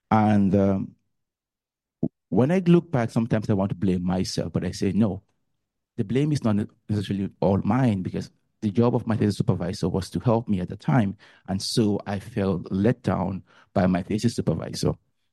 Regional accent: Cameroon; English is a second language; moved away as an adult; now in Finland; All my time, all my life growing up in Cameroon, I learned about

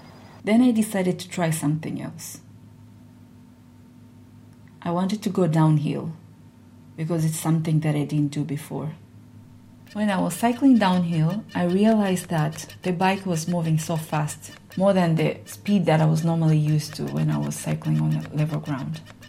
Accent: Tanzania; moved away as an adult; now in Jyväskylä, Finland; I am from Tanzania. I came to Finland in 2015 as a master's student at the University of Jyväskylä, and I've been living here in Jyväskylä ever since.

